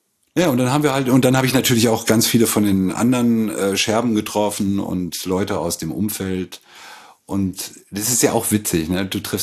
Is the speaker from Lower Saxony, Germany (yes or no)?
yes; Lingen, Lower Saxony, Germany; now in Berlin, Germany; Ganz nah der holländischen Grenze aus dem Emsland, aus